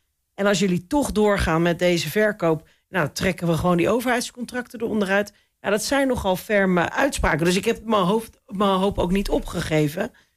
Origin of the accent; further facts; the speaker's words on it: Rotterdam, South Holland, Netherlands; Ik kom uit Rotterdam, dus we zeggen altijd geen woorden, maar daden.